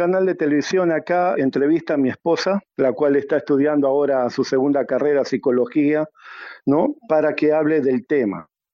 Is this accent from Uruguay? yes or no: yes; Uruguay; now in Peru; porque yo soy de Uruguay y radico en el Perú hace más de 14 años.